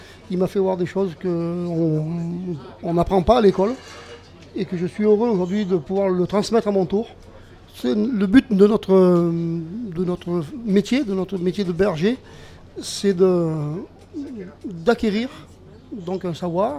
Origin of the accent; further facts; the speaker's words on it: Saint-Benoît, Réunion; born there; je suis grand-père et j'ai le poil blanc, pour ceux qui me restent sur la tête. Mais je suis né dans le Diwa, je suis né à Saint-Benoît, dans une petite famille d'agriculteurs et d'éleveurs.